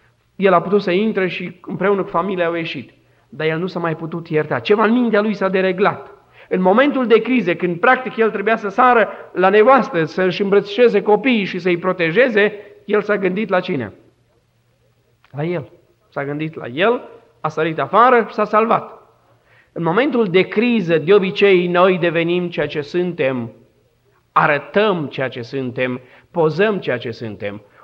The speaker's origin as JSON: {"language": "Romanian", "country": "Romania", "lives_now": "United States", "said": "Și nu sunt din America, sunt din România și România e mare."}